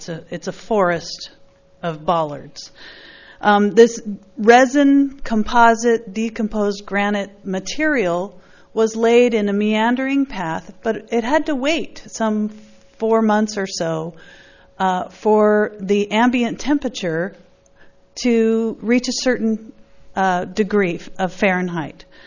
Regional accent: Los Osos, California, United States; from Los Osos, and I think I'm going to continue on with the theme of disrespect for Los Osos.

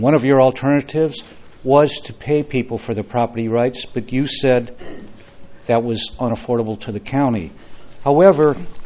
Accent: Templeton, California, United States; from Templeton.

